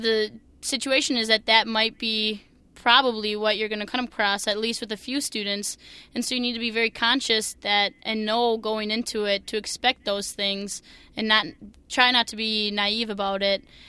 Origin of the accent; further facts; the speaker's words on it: Minnesota, United States; accent: Minnesotan; being the Minnesotan girl with my thick Minnesotan accent. I'm nervous that they might pick on me for that quite a bit.